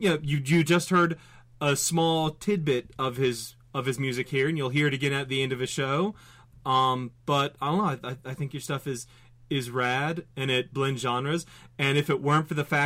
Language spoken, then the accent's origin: English; Florida, United States; born there; Yeah, because I mean, I was born in South Florida.